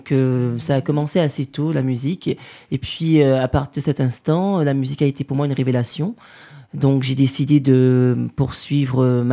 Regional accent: Martinique, France; moved away as an adult; moi j'ai quitté la Martinique donc à 18 ans après donc mon baccalauréat, je me suis installée en France pour justement poursuivre mes études

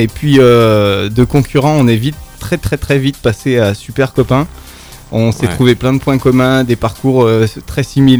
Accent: north-east, France; now in Grenoble, France; Et moi, je viens du nord-est de la France.

